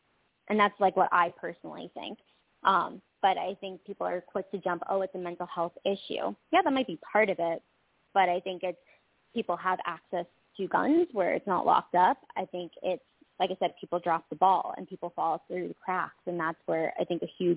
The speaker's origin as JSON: {"language": "English", "region": "Florida", "country": "United States", "tie": "born or raised there", "said": "Because I grew up in Florida"}